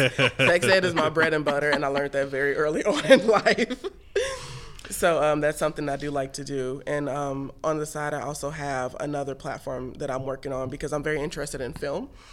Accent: Chicago, Illinois, United States; raised in the city limits

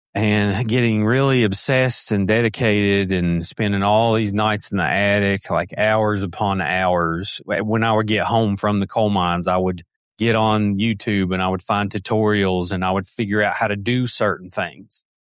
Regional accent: Ashland, Kentucky, United States; born there; So basically, I was born in Ashland, Kentucky, which is still Appalachia. It's eastern Kentucky in Boyd County.

